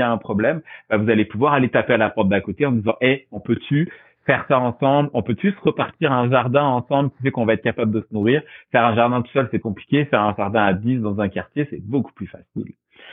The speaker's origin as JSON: {"language": "French", "country": "France", "said": "Pendant longtemps, tes auditeurs l'auront reconnu, je viens de France."}